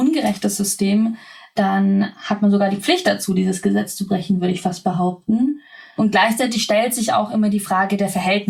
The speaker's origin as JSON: {"language": "German", "region": "Baden-Württemberg", "country": "Germany", "tie": "born or raised there", "also_born_or_lived": "Lower Bavaria", "said": "Ja, ich komme vom Dorf. Bin im Schwabeländle aufgewachsen, da habe ich auch noch anders geschwätzt. Bin dann zum Studieren in die niederbayerische Pampa gegangen"}